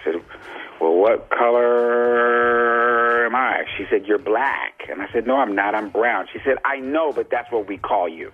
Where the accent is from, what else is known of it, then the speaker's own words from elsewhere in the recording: United States; You know, because I grew up with the best of the best. I grew up in America. That's the best of the best.